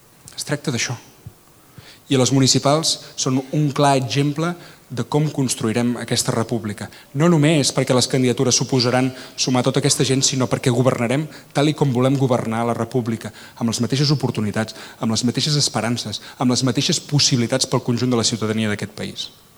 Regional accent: Sarrià de Ter, Catalonia, Spain; No sé si ho he dit, que és Sarrià de Ter al meu poble, sí?

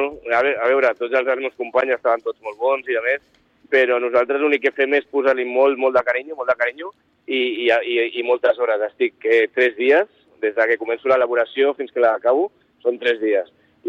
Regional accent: Sitges, Catalonia, Spain; Bueno, jo soc sitgetà, vaig néixer a Sitges i ja em vaig formar a l'Escola Hoffman a Barcelona.

